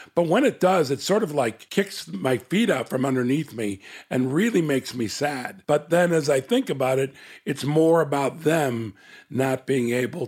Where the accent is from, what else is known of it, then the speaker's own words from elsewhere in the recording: Chicago, Illinois, United States; born there; I was born in Chicago, Illinois.